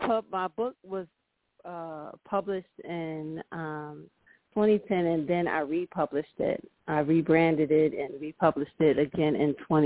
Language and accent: English; New York, United States; now in Florida, United States; I'm a New Yorker, but I live in Florida now.